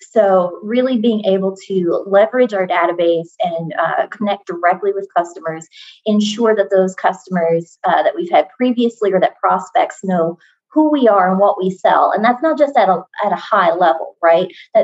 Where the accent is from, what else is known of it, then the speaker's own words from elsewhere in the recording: Kentucky, United States; So I can say that I am a Kentucky native. That's going to be important in just a second. So I was born and raised in Rockcastle County, Kentucky, sort of southeastern Kentucky.